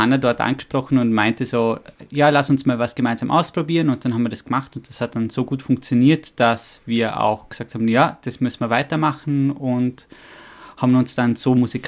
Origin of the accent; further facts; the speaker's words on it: Vorarlberg, Austria; Ich spiele Akkordeon und komme ursprünglich aus Vorarlberg.